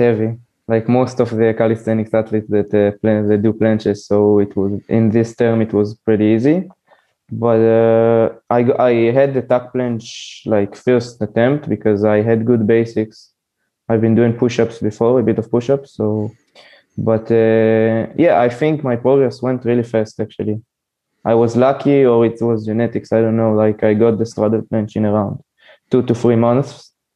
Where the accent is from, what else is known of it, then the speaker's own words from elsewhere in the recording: Israel; English is a second language; I'm 19 years old. I'm from Israel.